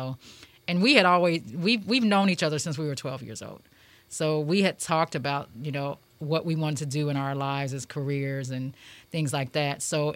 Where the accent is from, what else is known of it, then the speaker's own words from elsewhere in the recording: Gary, Indiana, United States; We're born and raised in Gary. Went to school in Gary